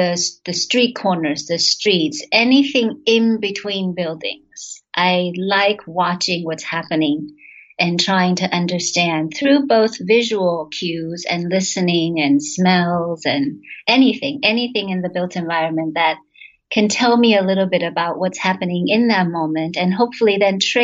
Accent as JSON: {"language": "English", "country": "United States", "said": "really hyping up the point that I'm Taiwanese American and speak Hokkien and have the same native place in Quanzhou in China."}